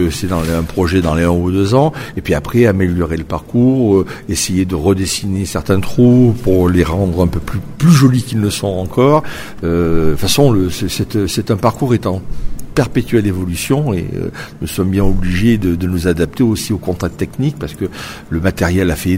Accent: Nouvelle-Aquitaine, France; je suis très amoureux du Limousin. C'est ma terre natale

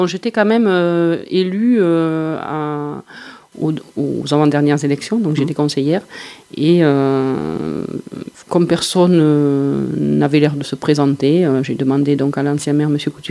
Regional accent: Nouvelle-Aquitaine, France; Moi, je suis native du Lot-et-Garonne.

